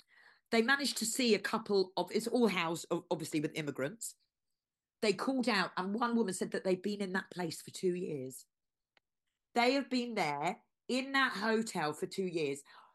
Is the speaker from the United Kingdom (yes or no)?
yes; United Kingdom; We're all British. We're born, we're bred, our family, you know, people's families have been here for years.